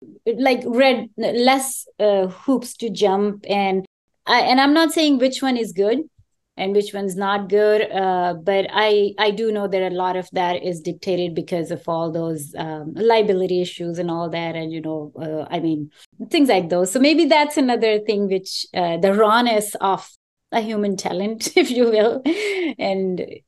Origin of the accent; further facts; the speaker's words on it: Pakistan; I think even we are from Pakistan when we go back home